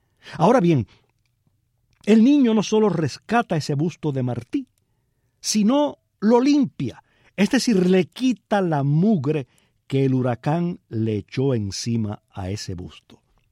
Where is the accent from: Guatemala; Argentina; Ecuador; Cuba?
Cuba; Palma Soriano, Santiago de Cuba; regreso a mi infancia en Palma Soriano.